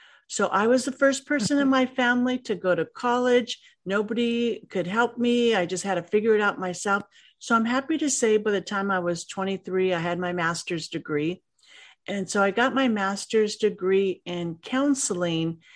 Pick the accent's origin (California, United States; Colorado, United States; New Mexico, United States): California, United States; Los Angeles; So growing up in Los Angeles wasn't easy. I came from a divorced family, and my mom really struggled.